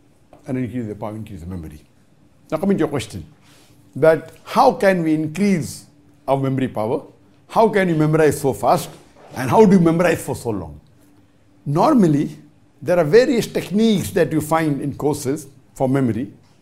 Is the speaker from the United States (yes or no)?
no; Bangladesh; I'm from Bangladesh.